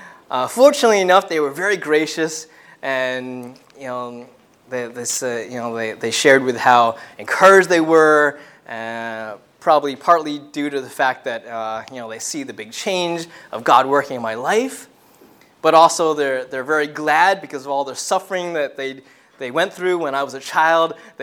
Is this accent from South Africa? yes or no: no; Long Island, New York, United States; Now, I grew up in Long Island, and I haven't regularly attended there since high school.